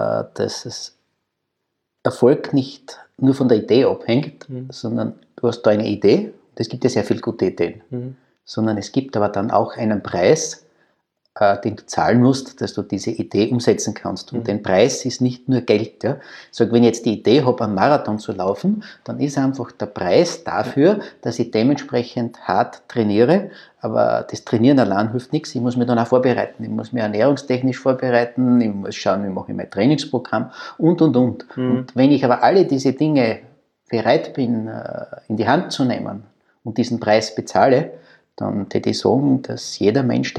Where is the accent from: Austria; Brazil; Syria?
Austria